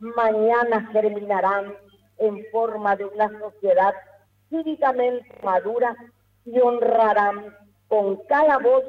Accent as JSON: {"language": "Spanish", "country": "Paraguay", "said": "como madre, como docente, pero por sobre todo como paraguaya"}